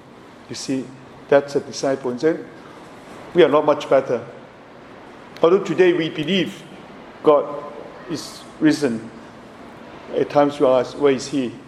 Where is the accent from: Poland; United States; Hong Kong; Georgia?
Hong Kong; English is a second language; now in Toronto, Canada; But since I was coming from Hong Kong, I'm reluctant to receive the picture.